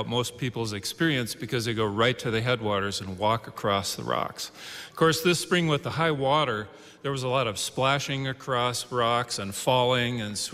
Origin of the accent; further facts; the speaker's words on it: Grand Forks, North Dakota, United States; And I'm from Grand Forks originally.